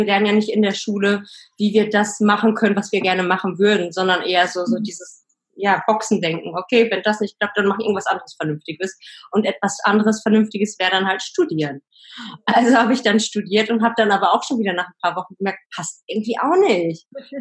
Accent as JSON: {"language": "German", "town": "Sprockhövel", "region": "North Rhine-Westphalia", "country": "Germany", "tie": "born or raised there", "said": "in meiner Heimatstadt oder am Heimatsdorf Sprockhövel, was neben Bochum liegt"}